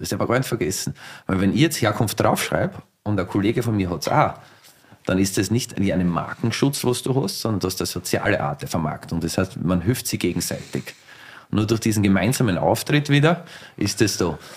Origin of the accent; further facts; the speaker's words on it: Austria; bei uns in Österreich